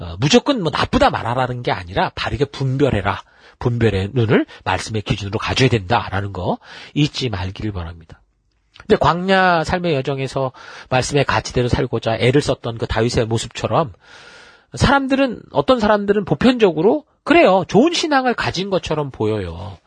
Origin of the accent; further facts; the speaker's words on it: South Korea; 이 유행이 한국 사람으로서 우리가 이 땅을 살아가며 혜택을 보는 것도 있지만